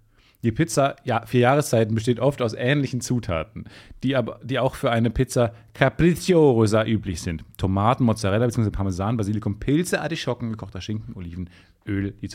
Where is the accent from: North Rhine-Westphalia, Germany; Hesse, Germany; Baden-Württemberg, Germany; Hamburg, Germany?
North Rhine-Westphalia, Germany; Dortmund; Ich komme aus der Ecke von Dortmund.